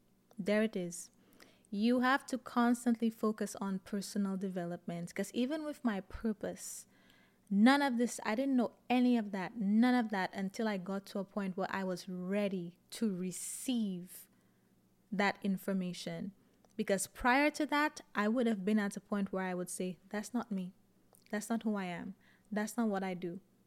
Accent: St. Lucia; I went to a Catholic secondary school when I lived in St. Lucia. I grew up in St. Lucia, and I was always God adjacent. I didn't grow up in church per se, but I grew up in that Catholic school, in secondary school in my teenage years.

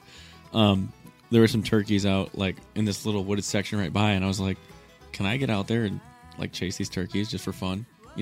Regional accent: Pewaukee, Wisconsin, United States; was right off my house, is across the lake or across the road from Pewaukee Lake, which is born and raised in Pewaukee, Wisconsin. Grew up here and love everything about this lake.

